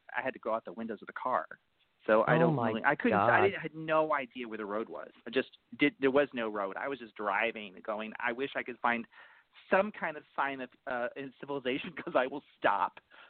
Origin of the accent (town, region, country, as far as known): Ohio, United States; now in California, United States